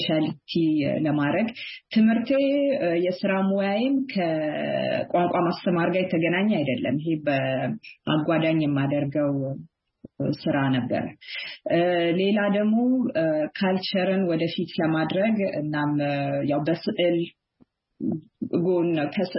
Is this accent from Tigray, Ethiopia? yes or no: no; Addis Ababa, Ethiopia; moved away as an adult; also born or lived in Montpellier, France / Washington DC, United States; የተወለድኩትና ያደኩት አዲስ አበባ ኢትዮጵያ ነው። ከእንግዲህ ከዜሮ ክፍል ከመዋለ ህፃናት እስከ 12ኛ ክፍል 12 ፕላስ 1 በሊሴ ገብረ ማርያም በአዲስ አበባ ከተማ ተምሬያለሁኝ።